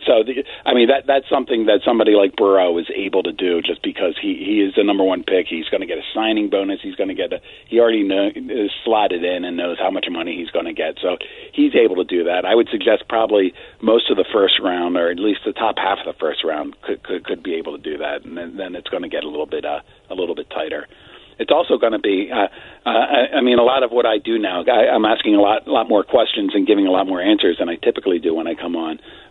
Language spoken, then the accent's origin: English; Washington, United States; I mean, I grew up in Washington, right?